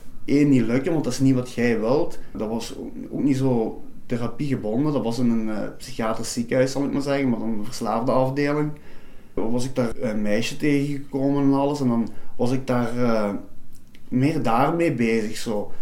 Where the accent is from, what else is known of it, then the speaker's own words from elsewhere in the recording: Aalst, East Flanders, Belgium; now in Genk, Belgium; ik ben 38 jaar. Ik woon in Genk. Ik ben eigenlijk afkomstig van Alst.